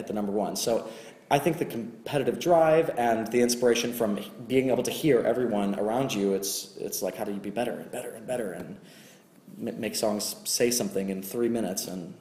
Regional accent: Cleveland, Ohio, United States; now in New York, United States; I'm also from the Midwest. I grew up in Cleveland, Ohio. I live in New York now.

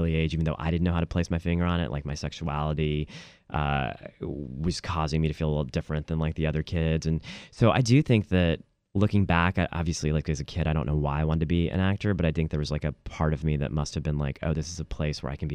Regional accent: Ohio, United States; born there; also born or lived in Indiana / Texas / Florida; I was born in Ohio, and then we lived in Indiana, and then lived in Texas, and then we lived in Florida.

